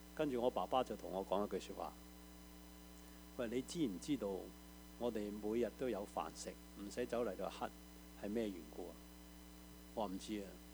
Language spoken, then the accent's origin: Cantonese; Hong Kong; 喺1950年代，我喺香港长大。